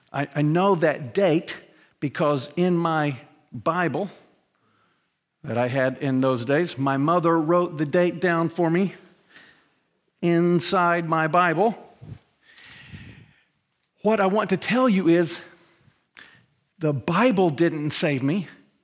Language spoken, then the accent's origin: English; United States; We all, pretty much growing up in America, we get this wrong.